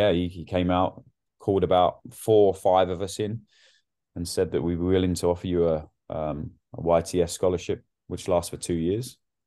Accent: Basingstoke, South East England, United Kingdom; Yeah, I grew up in a place called Basingstoke, which is south of London, near Reading. Grew up there, sort of suburbs.

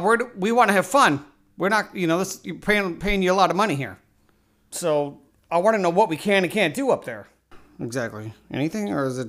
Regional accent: Chicago, Illinois, United States; We're from Chicago.

